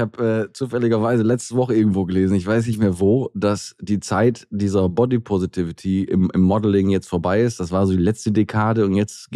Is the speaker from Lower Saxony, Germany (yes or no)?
no; Berlin, Germany; Nee, ich bin ja Berliner.